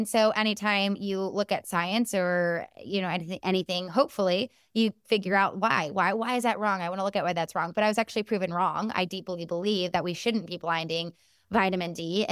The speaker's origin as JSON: {"language": "English", "town": "Chicago", "region": "Illinois", "country": "United States", "said": "I'm from Chicago, so we do."}